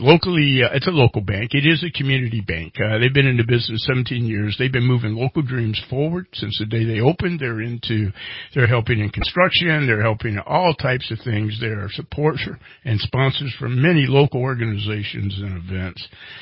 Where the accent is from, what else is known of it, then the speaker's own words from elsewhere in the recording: Midwest, United States; I have to admit, growing up in the Midwest, it's near and dear to my heart.